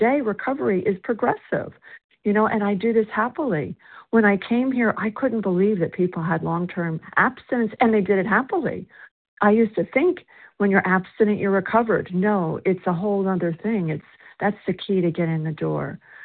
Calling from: South Carolina, United States

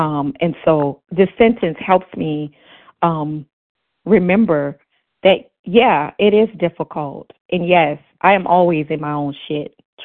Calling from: Miami, Florida, United States

